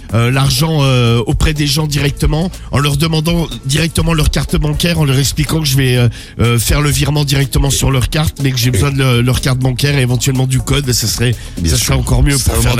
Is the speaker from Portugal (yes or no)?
yes; Portugal; je suis portugais, vive Portugal.